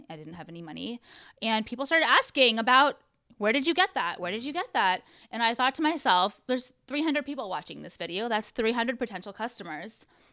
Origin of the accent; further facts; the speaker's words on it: California, United States; Born and raised in Orange County.